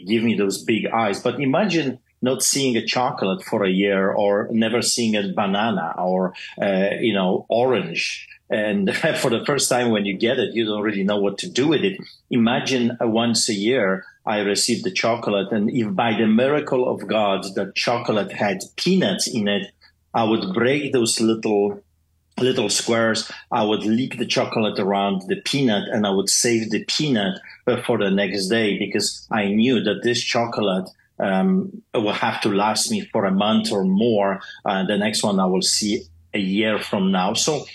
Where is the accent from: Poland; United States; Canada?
Poland; English is a second language; I was born behind the Iron Curtain. That's amazing. In a city that had a concentration camp. And also we as kids, we were playing in the bunkers of the SS. So Poland is a very unique